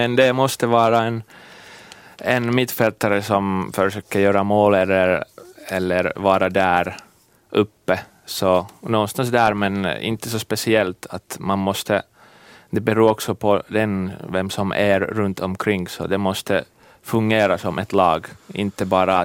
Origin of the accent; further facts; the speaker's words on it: Finland; 26 år redan så. Jag är en finländare